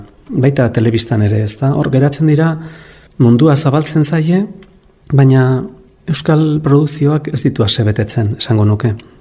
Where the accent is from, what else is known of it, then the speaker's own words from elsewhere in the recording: Ordizia, Basque Country, Spain; born there; etortzen nintzela 13-14 urterekin, bakar-bakarrik, Ordiziatik, nire jaioterritik